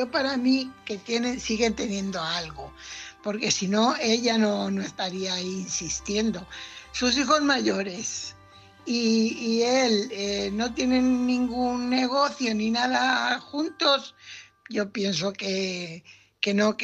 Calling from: Fuenlabrada, Community of Madrid, Spain; corresponsal de Fuenlabrada.

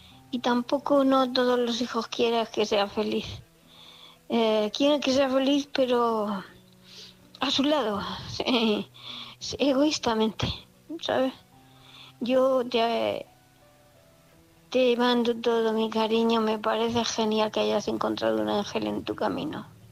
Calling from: Murcia, Region of Murcia, Spain; de Murcia.

